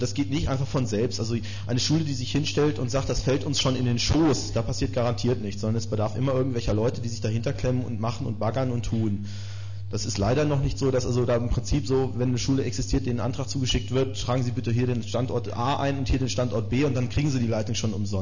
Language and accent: German; Gütersloh, North Rhine-Westphalia, Germany; Also ich komme jetzt aus Gütersloh, das ist in der Nähe von Bielefeld.